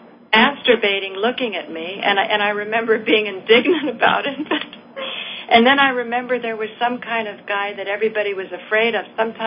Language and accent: English; United States; They felt so sorry for me being an American that it was so profoundly touching